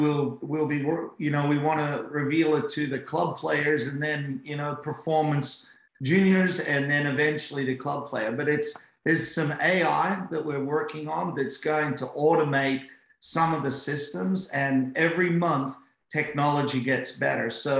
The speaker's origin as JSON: {"language": "English", "country": "Australia", "said": "But what kind of saddened me as an Aussie, right, was, you know, Australia's like one of the friendliest and most welcoming places in the world."}